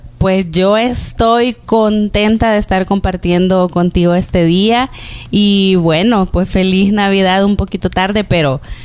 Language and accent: Spanish; Zacatecoluca, La Paz, El Salvador; yo vengo de una ciudad de Zacatecoluca, del departamento de La Paz.